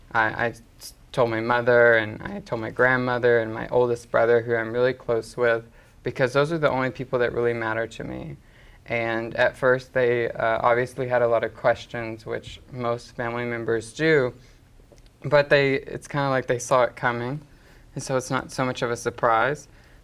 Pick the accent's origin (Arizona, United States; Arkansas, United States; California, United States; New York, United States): Arkansas, United States; Actually, I'm from Arkansas, so Southern Baptist. I grew up in a very conservative household, very religious.